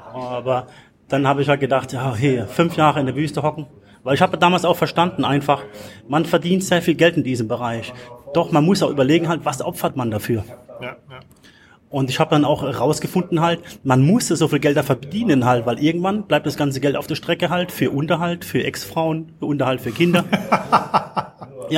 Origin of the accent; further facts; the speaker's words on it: Mannheim, Baden-Württemberg, Germany; damals habe ich einen Schluss gefasst, dass ich zurückgehe in meine Heimatstadt Mannheim